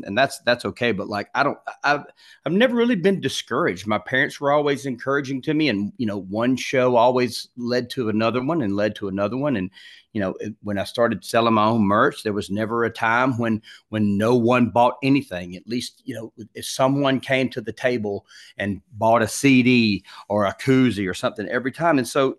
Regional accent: Alabama, United States; I'm from Alabama, still living in Alabama.

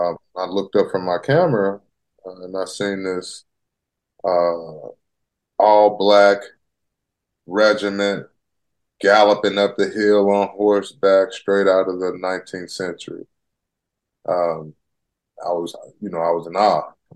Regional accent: Denver, Colorado, United States; now in Seattle, United States; I have moved. I'm a transplant from Denver, Colorado, up to the Seattle area.

